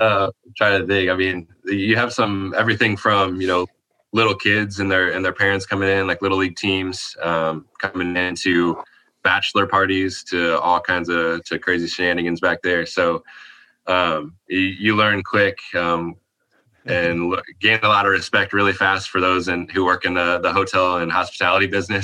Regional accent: Illinois, United States; I grew up in Illinois. Obviously, I was a huge Bulls fan when he was coming up.

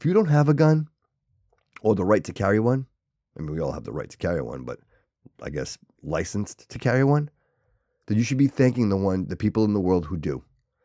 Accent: Portugal; But so I'm Portuguese. I'm not Irish.

